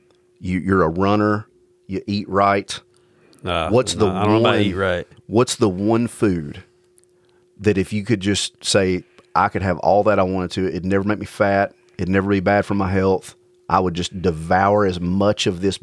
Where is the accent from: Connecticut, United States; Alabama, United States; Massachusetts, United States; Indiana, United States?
Alabama, United States; accent: Alabama; now in Lebanon, United States; I can't help it. I'm originally from Alabama. This is how we sound. God made us this way. So cut us some slack. I now live just outside of Nashville, Tennessee, in a little town called Lebanon.